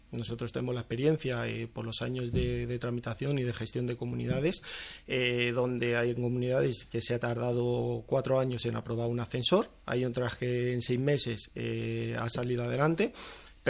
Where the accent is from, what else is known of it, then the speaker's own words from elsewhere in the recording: Aranjuez, Community of Madrid, Spain; Yo, que soy de Aranjuez de toda la vida, así lo percibo